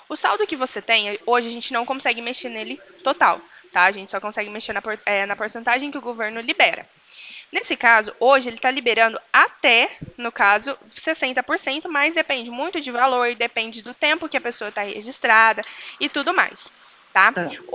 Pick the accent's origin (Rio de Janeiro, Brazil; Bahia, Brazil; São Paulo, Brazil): São Paulo, Brazil; eu sou de outra cidade, sou de Franco, interior de São Paulo.